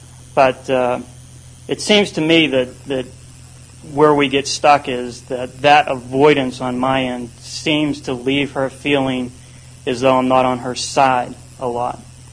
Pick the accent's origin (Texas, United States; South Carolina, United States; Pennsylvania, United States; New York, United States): Pennsylvania, United States; Pittsburgh; I'm from Pittsburgh, Pennsylvania.